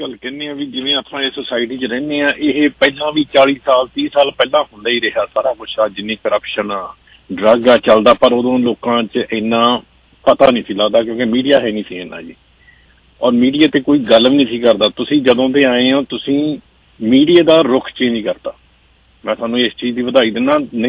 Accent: Punjab, India; ਮੈਂ ਵੀ ਪੰਜਾਬੀ ਹੀ ਹਾਂ, ਮੈਂ ਵੀ ਦੇਸੀ ਹਾਂ, ਮੈਂ ਵੀ ਇੰਡੀਅਨ ਹਾਂ

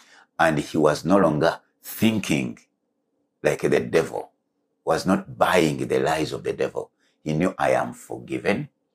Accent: Uganda; first language Luganda; English is a second language; There is, like, now I learned English, but I speak Luganda. When I speak Luganda, I don't even have to think about it.

